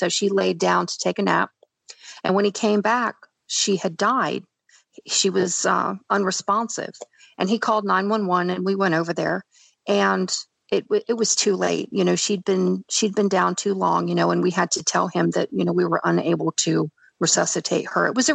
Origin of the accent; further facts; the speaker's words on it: Daytona Beach, Florida, United States; Because, you know, I was originally from Daytona Beach, and I used to work all the big bike weeks every year